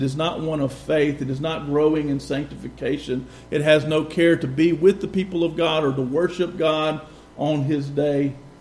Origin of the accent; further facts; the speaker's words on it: the South, United States; I'm a Southerner. I love the South and so much of Southern culture. I've benefited and been blessed by so much being reared in the Bible Belt.